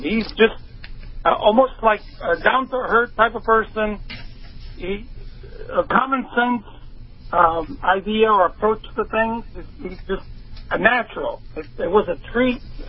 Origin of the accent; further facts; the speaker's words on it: Italy; English is a second language; moved away as an adult; now in United States; I come from Italy, born and raised in Italy, came here. I served in the Italian Navy, sailed as an officer in the Merchant Marine, came to the United States because I wanted to. I came here legally.